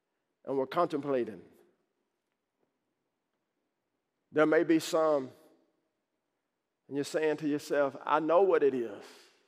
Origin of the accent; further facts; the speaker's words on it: Dallas, Texas, United States; I'm from Dallas, and I have a question.